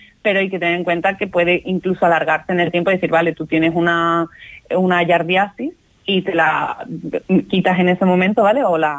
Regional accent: southern Spain, Spain; sobre todo en nosotros en el sur de España, tanto Andalucía como Canarias son los que tenemos que tener especial cuidado

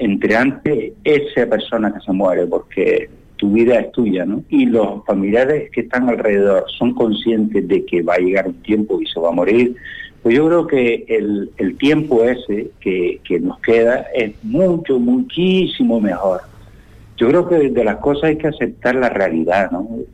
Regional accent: Canary Islands, Spain; somos como población canaria, ante todos esos factores de riesgo que sabemos que son el COVID ataca más a esas personas, pues somos una población de riesgo.

